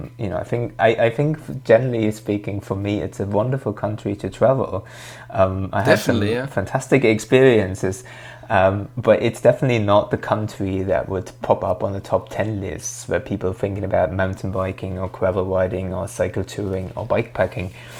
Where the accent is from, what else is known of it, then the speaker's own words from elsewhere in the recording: Thuringia, Germany; English is a second language; I grew up very, very close to the former border. I grew up in the Eichsfeld, which was one of those regions in Germany that was divided into East and West Germany, basically.